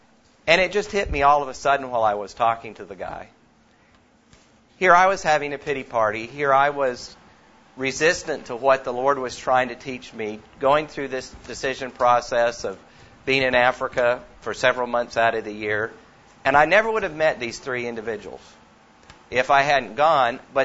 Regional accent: New Zealand; When I was growing up in New Zealand, all the hedges were made out of a prickly, nasty, thorny bush called gorse.

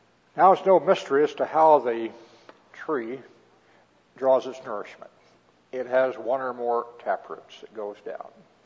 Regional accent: Midwest, United States; I came from the Midwest, and that was back in the days when dairy cows ate grass.

